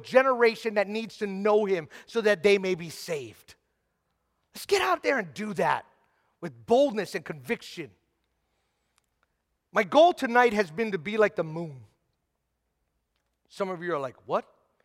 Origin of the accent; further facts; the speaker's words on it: Hawaii, United States; I'm a nobody from Hawaii, and I don't mean that in a self-deprecating way.